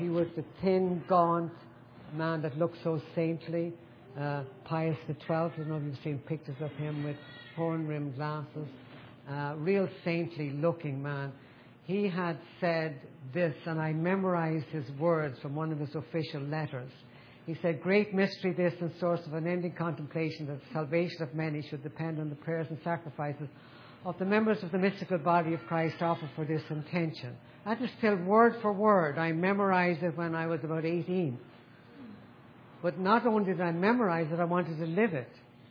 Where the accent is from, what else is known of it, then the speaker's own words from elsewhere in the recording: Ireland; born there; I was born in Ireland in a very devout Catholic family.